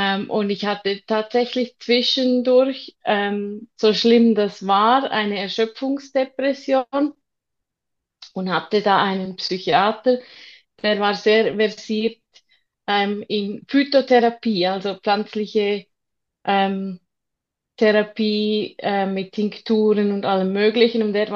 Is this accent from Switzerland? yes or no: yes; Switzerland; Ja, wie man schon hört, ich komme aus der Schweiz. Bin 40 Jahre alt.